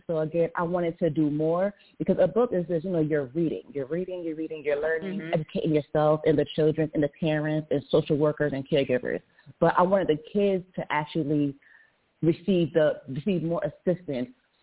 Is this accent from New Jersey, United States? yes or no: yes; Orange, New Jersey, United States; I'm from Orange, New Jersey, and also West Orange, New Jersey.